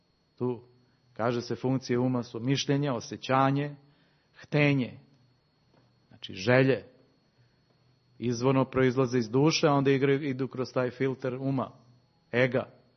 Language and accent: Serbian; Serbia; to je za naš pansko selo, kako kažemo kod nas u Srbiji.